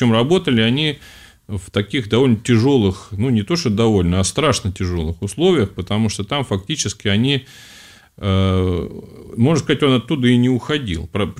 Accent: Saint Petersburg, Russia; born there; Ну, я, поскольку родился в Ленинграде, да, ну, Петербург, нет, как раз родился-то я в Ленинграде, потому что тогда еще это был город Ленинград

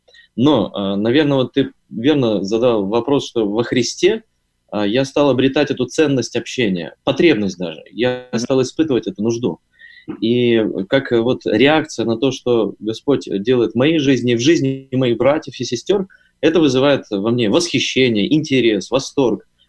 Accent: Perm, Perm Krai, Russia; еще там, в Перми, в моем родном городе.

